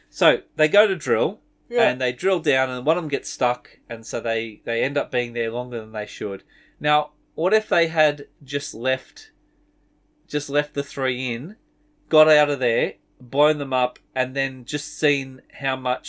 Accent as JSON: {"language": "English", "country": "Australia", "said": "I'm using metric people because I'm Australian."}